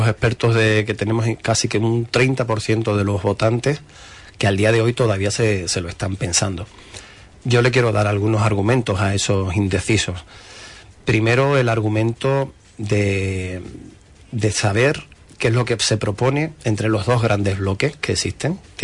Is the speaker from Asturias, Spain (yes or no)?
no; Huelva, Andalusia, Spain; tipo criado aquí en Huelva, más de Huelva que un choco, que un cabezo